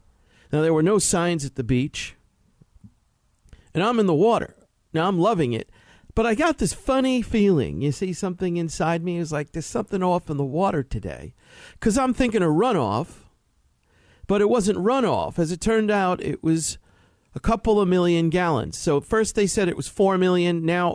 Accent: New York City, New York, United States; Because I'm from the East River in New York. East River, New York.

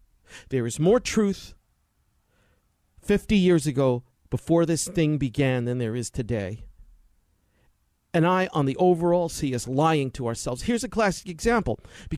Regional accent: New York, United States; believe me, I'm Italian from New York. We know how to eat, man.

